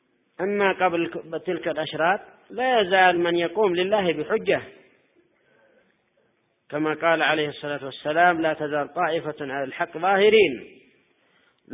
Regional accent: Yemen; لا سيما عندنا في اليمن وبالأخص في صعدة

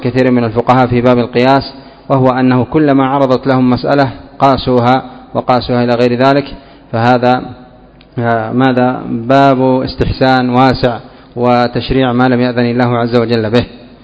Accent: Yemen; قات الهرري والقات المدري إيش، هكذا عندنا في اليمن يقولون له القط الشامي.

